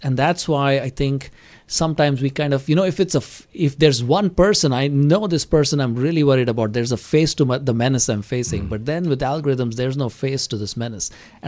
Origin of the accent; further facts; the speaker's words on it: India; now in United States; When I was growing up in India and I was in an engineering school